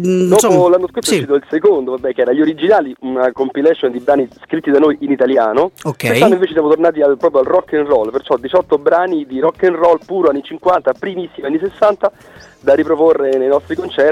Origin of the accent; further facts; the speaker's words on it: Rome, Lazio, Italy; Siamo praticamente tutti di Roma, il batterista è di Salerno e dintorni, ma comunque vive a Roma, perciò siamo tutti di base a Roma.